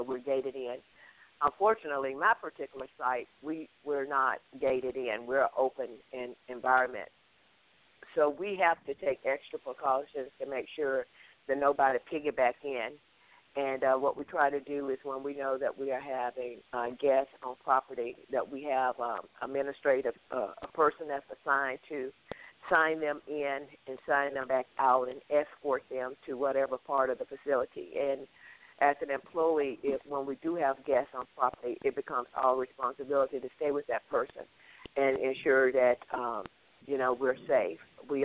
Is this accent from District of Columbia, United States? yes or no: no; Mississippi, United States; my mother was one of the first Head Start workers where I grew up in Mississippi.